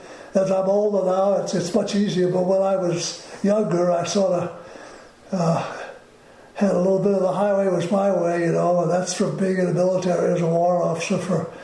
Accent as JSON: {"language": "English", "region": "Maine", "country": "United States", "tie": "born or raised there", "said": "No, I grew up in Maine."}